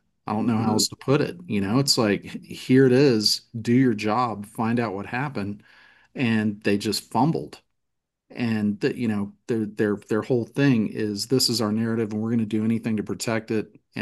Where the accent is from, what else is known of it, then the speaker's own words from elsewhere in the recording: Louisiana, United States; I'm from Louisiana, and I've got a good dear old friend who's a sergeant with Baton Rouge Homicide.